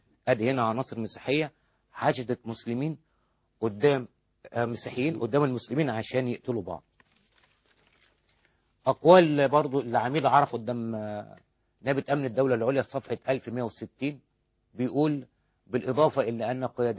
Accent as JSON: {"language": "Arabic", "country": "Egypt", "said": "ألمتني كمصري"}